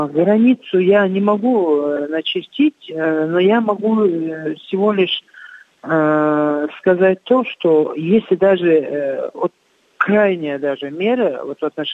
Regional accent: Chechnya, Russia; я чеченка, я живу в этом обществе и выросла именно на этих традициях.

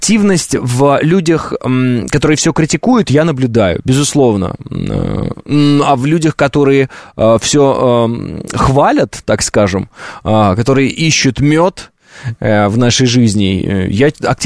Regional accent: Kazakhstan; born there; Я просто сам родился в Казахстане и примерно себе представляю.

